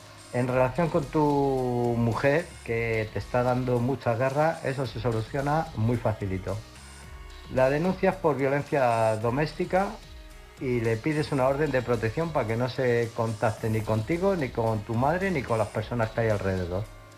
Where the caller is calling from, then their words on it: Illescas, Castilla-La Mancha, Spain; de Illescas.